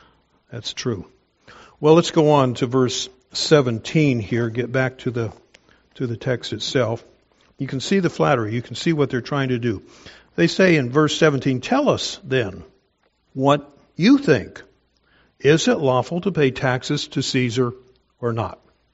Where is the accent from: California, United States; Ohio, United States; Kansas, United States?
Kansas, United States; Wichita; when I was a teenager growing up in Kansas, Wichita, Kansas, played a lot of tennis.